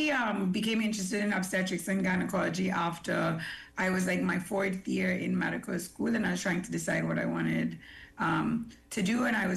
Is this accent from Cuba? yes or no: no; Trinidad & Tobago; We in Trinidad tend to follow the UK recommendations. I'm American trained, so I follow those as well.